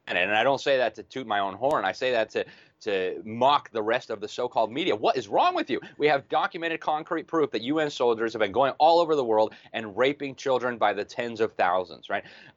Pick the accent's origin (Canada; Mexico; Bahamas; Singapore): Mexico; also born or lived in Brazil / Switzerland / South Africa; now in United States; I grew up mostly in Latin America, many years in Mexico, many years in Brazil. We moved to Switzerland, and then I moved down to Africa, South Africa, for some time, then back to Europe.